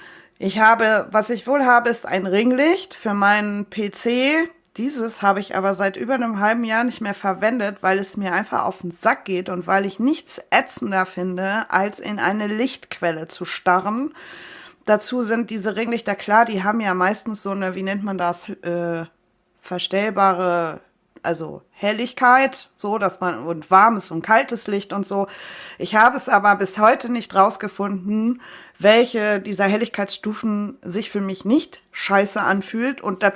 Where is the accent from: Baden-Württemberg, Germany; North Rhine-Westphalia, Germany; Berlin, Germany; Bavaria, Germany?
Baden-Württemberg, Germany; als Schwäbin